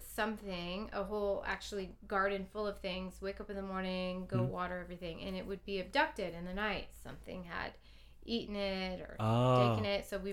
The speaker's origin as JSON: {"language": "English", "region": "East Coast", "country": "United States", "tie": "born or raised there", "said": "I grew up on the East Coast where gardening was just part of rite of passage."}